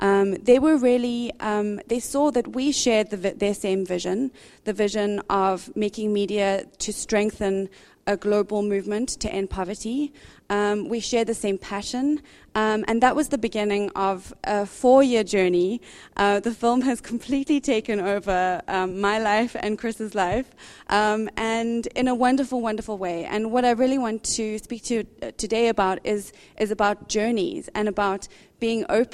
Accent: South Africa; I, growing up in South Africa, had been excited by in 1994 when Nelson Mandela became president. And as a teenager, seeing the birth of a new country.

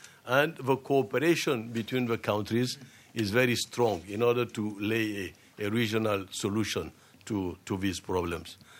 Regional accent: Niger; because I'm from Niger, they hardly do infiltrate Niger.

